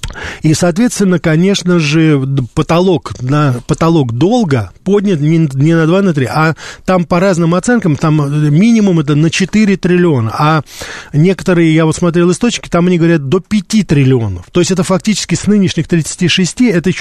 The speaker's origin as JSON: {"language": "Russian", "country": "Austria", "said": "но я сам из Австрии, но вообще-то я, как говорится, ли человек мира"}